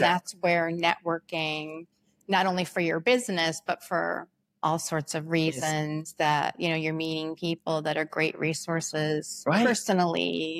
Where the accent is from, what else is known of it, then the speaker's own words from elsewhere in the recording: Gloversville, New York, United States; I grew up in Gloversville, and then I moved to New York City as soon as, for college.